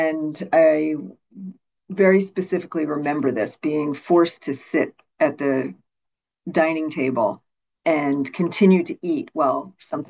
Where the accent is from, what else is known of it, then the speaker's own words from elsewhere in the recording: East Coast, United States; now in Venice, United States; I grew up on the East Coast, and by this time I was living in Venice, California, and in Southern California